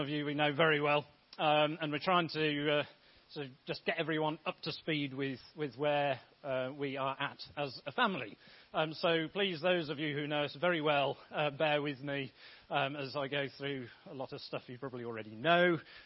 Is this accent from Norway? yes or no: no; Bromsgrove, West Midlands, United Kingdom; Bromsgrove is my hometown. I've been here for nearly 39 years, and Grace Church is my home church.